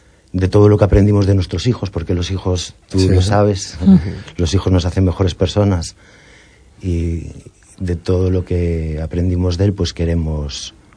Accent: Ribadeo, Galicia, Spain; also born or lived in A Coruña; yo soy de Coruña, en realidad, ¿eh? Soy nacido aquí en Coruña. Me fui de pequeño porque mis padres también eran de Coruña. Y mi padre embarcó en Ribadeo y nos fuimos a vivir allí. Y yo crecí allí y hice vida allí.

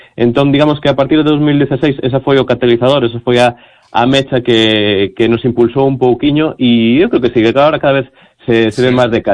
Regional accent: Ourense, Galicia, Spain; now in A Coruña, Spain; eu son de Ourense, pero resido na Coruña

